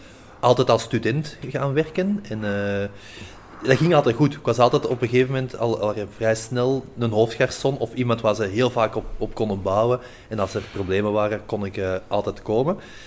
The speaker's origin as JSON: {"language": "Dutch", "town": "Arendonk", "region": "Flanders", "country": "Belgium", "tie": "born or raised there", "said": "En dan ben ik gaan solliciteren in een café in Arendonk, waar ik vandaan kom."}